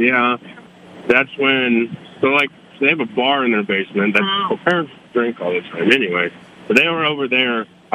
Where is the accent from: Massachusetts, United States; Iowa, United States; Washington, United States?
Iowa, United States; Des Moines; I'm from Des Moines also.